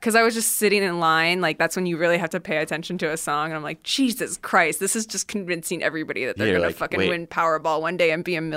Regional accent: New York City, New York, United States; Listen, I'm a New Yorker.

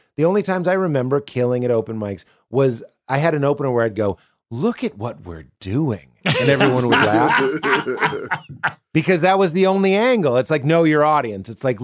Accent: Chicago, Illinois, United States; I'm from Chicago. I've been doing 3 years. I'm just looking for a home club.

